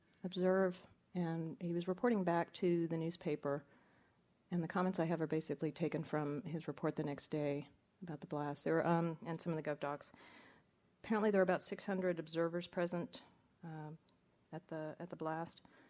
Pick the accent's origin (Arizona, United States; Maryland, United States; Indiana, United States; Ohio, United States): Arizona, United States; Prescott; I grew up in Prescott, Arizona, so it's I like that flag.